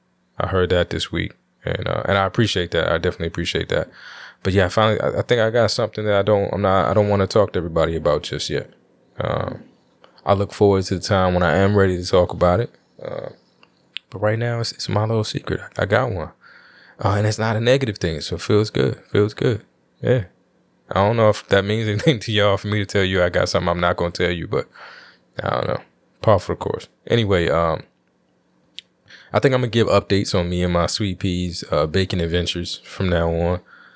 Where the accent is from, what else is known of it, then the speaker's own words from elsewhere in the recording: United States; I'm an American dude. Keep it real simple.